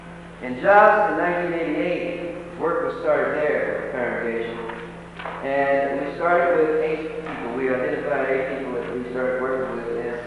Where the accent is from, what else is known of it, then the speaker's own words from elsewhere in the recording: Alabama, United States; I was raised in Alabama, in rural Alabama, during the days of George Wallace.